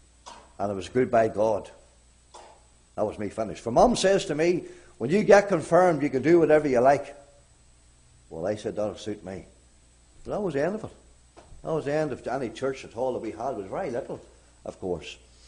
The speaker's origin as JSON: {"language": "English", "town": "Glenann", "region": "Northern Ireland", "country": "United Kingdom", "tie": "born or raised there", "said": "I was born in Uray, this county town. I live in a little home, County Armagh, Northern Ireland, a wee village called Glenann. You probably never heard of that. A family of 10, there were 10 in our family. It was not a Christian home. It was Church of Ireland."}